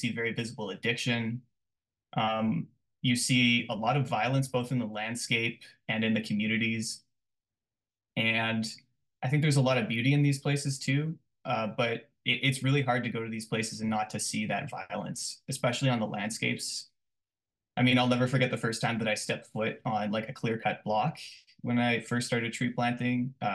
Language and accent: English; Collingwood, Ontario, Canada; I grew up in Southern Ontario in a town called Collingwood